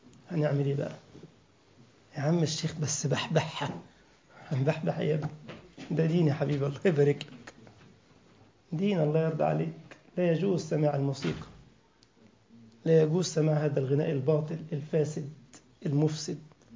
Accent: Egypt; أنا أذكر عندنا في مصر كان في طفل اسمه مسلم سعيد

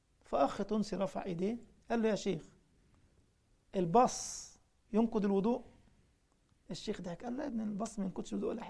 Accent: Egypt; المسجد عندنا في مصر وانا كنت امام المسجد

